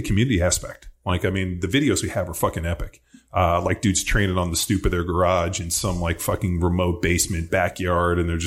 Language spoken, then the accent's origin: English; Palos Verdes, California, United States; Yep. Like, so I grew up in Palos Verdes.